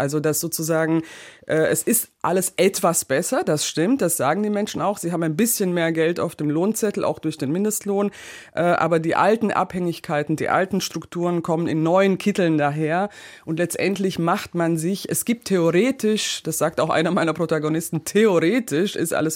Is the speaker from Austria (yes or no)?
no; Romania; now in Germany; Ich komme ja selbst aus Rumänien, bin oft mit Vorurteilen auch konfrontiert.